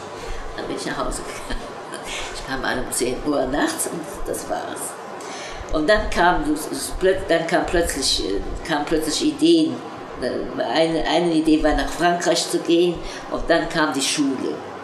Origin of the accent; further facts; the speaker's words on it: Cologne, North Rhine-Westphalia, Germany; born there; Ich kam aus einem Ostjudenhaus in Deutschland. Ich bin zwar in Köln geboren, Köln-Klettenberg